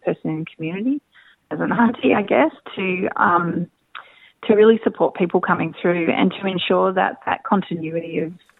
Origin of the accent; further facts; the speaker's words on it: Perth, Western Australia, Australia; I grew up in the Bronx of Perth in a place called the KGB, which a lot of black fellas from over here will know. It's Kandula Balgagirwin state housing, you know, and I grew up in that place